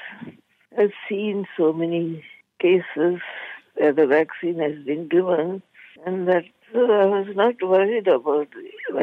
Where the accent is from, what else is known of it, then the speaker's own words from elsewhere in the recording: India; moved away as an adult; now in Malaysia; I was born and brought up in India. I came to Malaysia after I got married in 1962.